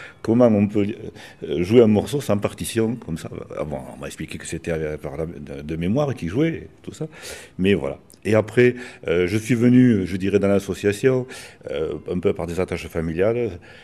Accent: Villefranche, France; Je suis né à Villefranche, j'ai été à l'école juste à côté, j'ai été baptisé dans l'église le 31 décembre, donc c'est ici que je connais bien

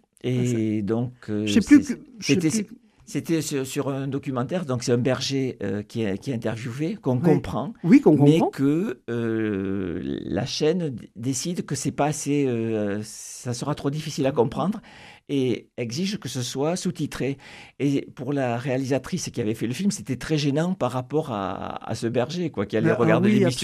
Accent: Occitanie, France; accent: Occitan; on a appris le français en gardant un accent occitan.

